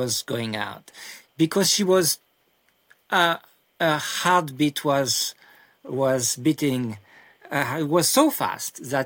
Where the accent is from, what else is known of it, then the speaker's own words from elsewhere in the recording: Paris, Île-de-France, France; English is a second language; Yes, I am from Paris, but every holidays, vacations, we came here in the family home. And then, yes, this is why I can say I grew up here. And I really love this area of France.